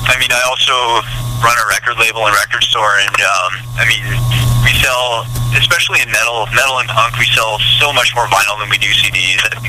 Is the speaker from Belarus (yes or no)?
no; Canada; Yeah, we're from Canada. We're based out of Winnipeg.